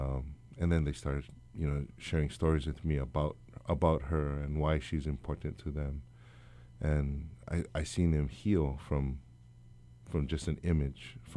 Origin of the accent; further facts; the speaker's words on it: United States; Growing up in the Western system, you know, you don't get a sense of identity. You know, you're an American